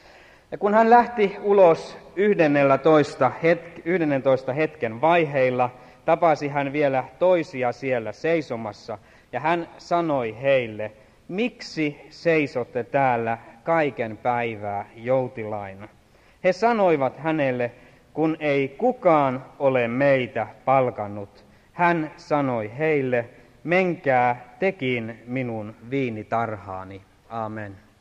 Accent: Stockholm, Stockholm County, Sweden; siirtolaisseurakunnassa Tukholmassa. Niin en mä ole koskaan niin aikaisemmin sitä huomannut, vaikka siinä seurakunnassa olen melkein syntynyt ja kasvanut

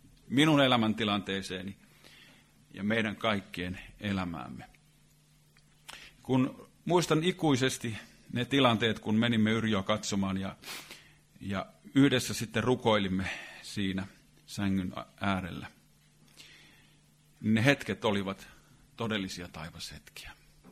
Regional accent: Savonlinna, South Savo, Finland; kun kävimme Savonlinnassa kotipuolessa vaimoni kanssa

